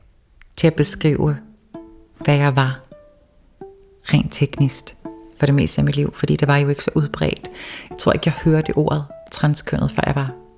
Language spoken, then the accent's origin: Danish; Faroe Islands; derhjemme på Færøerne har jeg altid været, altså ikke kendt, men du alle vidste, hvem jeg var.